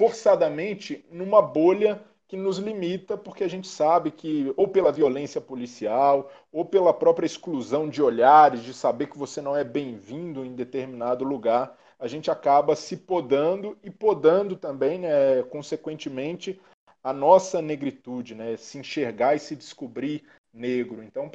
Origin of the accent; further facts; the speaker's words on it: Belo Horizonte, Minas Gerais, Brazil; Sou de um bairro de periferia de Belo Horizonte, um bairro mais pobre